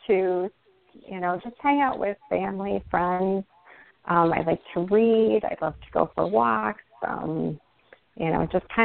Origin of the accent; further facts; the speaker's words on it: Illinois, United States; I grew up in the Chicago suburbs, and that's where my family, all my siblings, mom, cousins, my all extended family, all live in the Chicago suburbs.